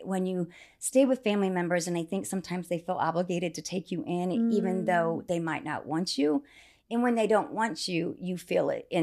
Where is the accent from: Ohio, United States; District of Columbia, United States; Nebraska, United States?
Nebraska, United States; Lincoln; born there; Yes, well, I was born in Lincoln, Nebraska. People always kind of laugh because I don't really talk about that, but that's where I was born.